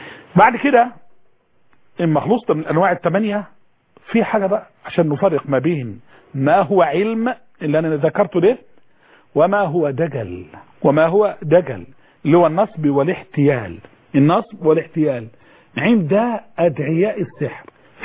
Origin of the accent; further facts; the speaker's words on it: Egypt; دي شغاله في الشرق دي شغاله عندنا في مصر في كل مكان دي شغاله